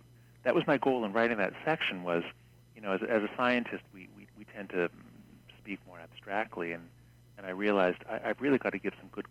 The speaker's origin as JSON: {"language": "English", "country": "United States", "said": "So it's a whole new set of sensitivities that I, as an American, just didn't have."}